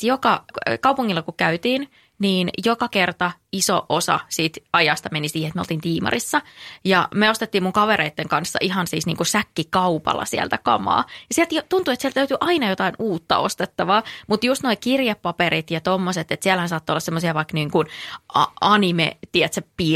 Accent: Eno, North Karelia, Finland; Mä oon kotoisin Enosta, joka on Pohjois-Karjalassa.

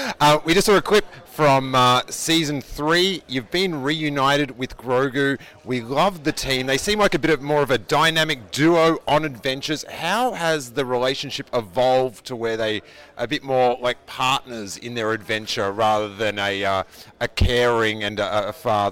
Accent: Australia; Hi. Hey, you guys … from Australia

